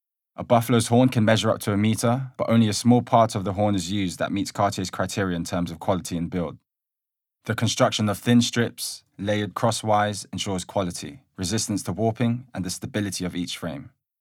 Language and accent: English; London, United Kingdom; I was born and raised in London, UK, but originally of Philippines and Malaysian heritage. I am short-sighted. I am 29 years old